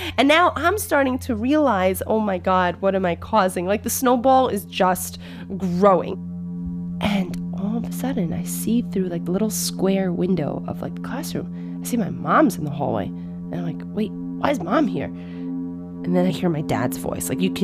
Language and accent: English; Brooklyn, New York, United States; See, growing up in South Brooklyn with Russian parents, the only thing that my parents knew they could clearly understand was good for us was Sesame Street.